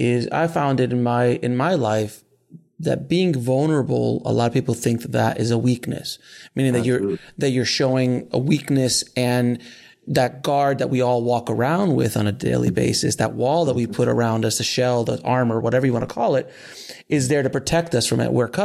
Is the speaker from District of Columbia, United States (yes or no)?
no; New York, United States; I mean, I was old school hip hop, man. I grew up in New York in the 80s.